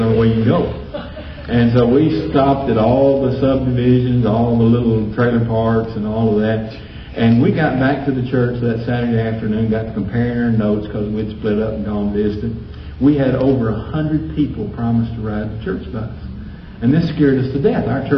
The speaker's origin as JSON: {"language": "English", "town": "Huntsville", "region": "Alabama", "country": "United States", "tie": "born or raised there", "said": "But I was born in Huntsville, Alabama. I was born there because I wanted to be near my mother. And I grew up there, and Huntsville is in the north part of Alabama."}